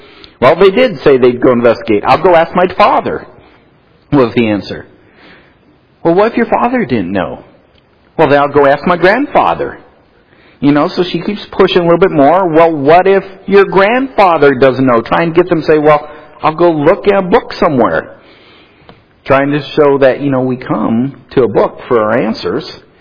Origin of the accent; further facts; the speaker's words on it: North Dakota, United States; I grew up in the Peace Garden State. That's the state of North Dakota.